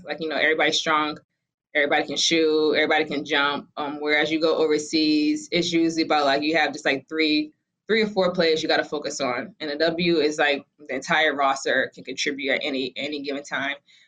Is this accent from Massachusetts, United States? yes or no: yes; Boston, Massachusetts, United States; Like I'm from Boston and I know when Ray Allen was there